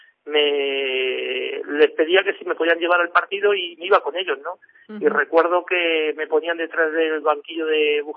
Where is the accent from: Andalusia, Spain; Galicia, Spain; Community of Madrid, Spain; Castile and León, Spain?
Community of Madrid, Spain; Humanes; ahora puedo presumir de que soy de Humanes y he podido salir fuera a perseguir el sueño que tanto teníamos muchos de los niños que vivíamos allí en Humanes